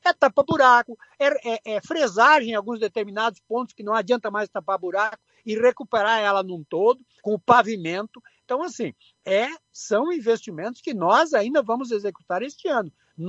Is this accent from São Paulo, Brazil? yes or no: no; Guaporé, Rio Grande do Sul, Brazil; now in Esteio, Brazil; eu sou filho de Guaporé, eu nasci em Guaporé, sou guaporense, né? Então, conheço a região, vivo a região, hoje mesmo morando na Grande Porto Alegre, na cidade de Esteio